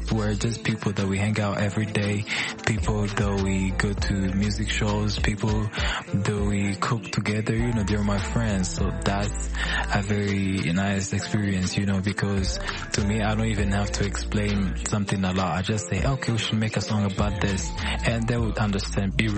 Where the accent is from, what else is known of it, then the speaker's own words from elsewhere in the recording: Rwanda; I am a music producer, singer-songwriter, born and raised in Rwanda